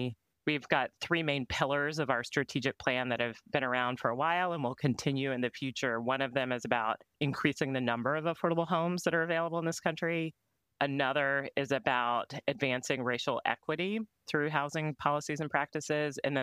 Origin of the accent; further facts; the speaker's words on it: Georgia, United States; I grew up in South Georgia in a rural area, and my father's family is from West Texas and were farmers and ranchers.